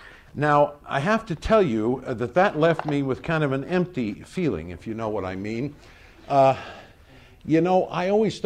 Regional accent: Phoenix, Arizona, United States; I was born in the late 50s. I grew up in Phoenix, Arizona, and my sister was married and living in Las Vegas when I was growing up in the 60s.

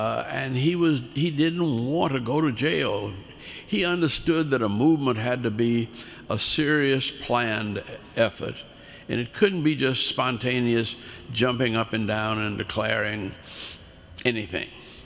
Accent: New Orleans, Louisiana, United States; I said, I'm from New Orleans, and I really have spent very little time in Birmingham.

